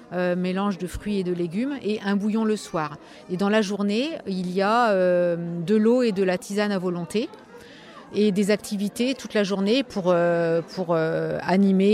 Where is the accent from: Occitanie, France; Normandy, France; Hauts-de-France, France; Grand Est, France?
Hauts-de-France, France; Coucy-le-Château; moved away as an adult; j'ai choisi d'installer ce centre de jeûne à Coucy-le-Château parce que c'est mon village natal où j'ai vécu de un an jusqu'au bac, en fait.